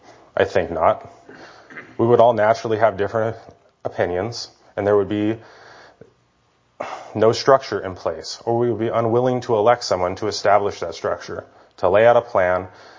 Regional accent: United States; Growing up in America, I've been taught to think of autocracies and oligarchies as bad and evil.

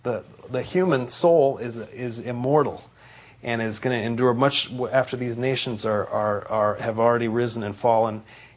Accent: United States; thankful that we're Americans. We wouldn't trade it for another nationality.

